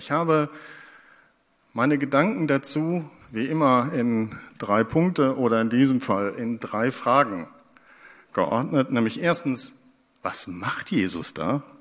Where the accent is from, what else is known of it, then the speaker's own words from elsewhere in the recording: Ennepetal, North Rhine-Westphalia, Germany; Denn wir hatten viele Bäume im Garten in Ennepetal, wo ich herkomme.